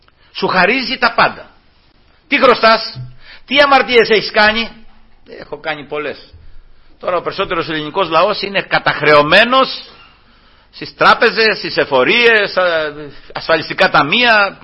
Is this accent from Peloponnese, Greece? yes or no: yes; Peloponnese, Greece; εγώ είμαι από τη Μεσσηνία βέβαια